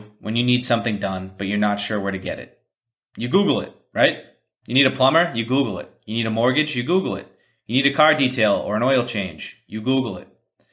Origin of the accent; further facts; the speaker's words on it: Massachusetts, United States; I grew up just outside of Boston and have lived there for the last 3 years just in the city.